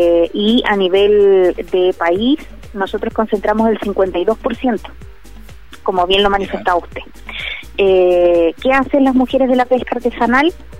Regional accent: Dalcahue, Los Lagos, Chile; soy oriunda de la comuna de Dalcahue, de la provincia de Chiloé.

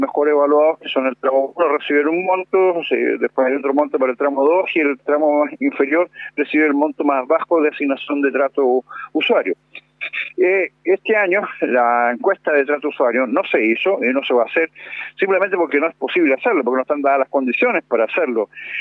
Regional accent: Chile; nos decepciona como trabajadores, como chilenas, como chilenos

